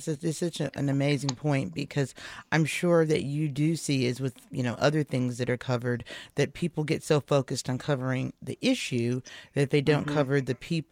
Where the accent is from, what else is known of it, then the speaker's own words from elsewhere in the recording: Midwest, United States; I'm a Midwesterner, and I'm calling you from the Midwest